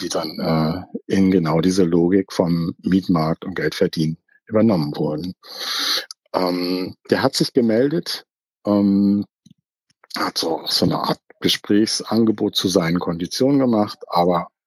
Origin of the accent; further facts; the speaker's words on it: East Germany, Germany; Also ich bin in der DDR aufgewachsen und habe das an der Wende alles natürlich bewusst mitbekommen.